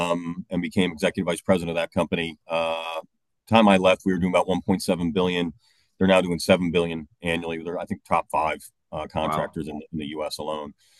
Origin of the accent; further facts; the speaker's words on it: Chicago, Illinois, United States; Yeah, so I was born and raised in the city of Chicago on the South Side.